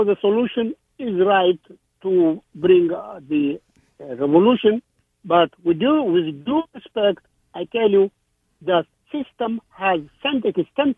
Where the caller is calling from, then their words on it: Virginia, United States; I am calling from Virginia.